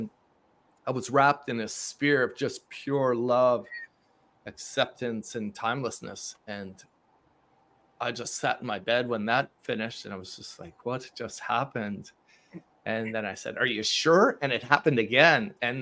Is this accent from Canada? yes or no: yes; Montreal, Quebec, Canada; I'm originally from Montreal, so I'm French Canadian. And by default, back in those days, you would kind of be Roman Catholic.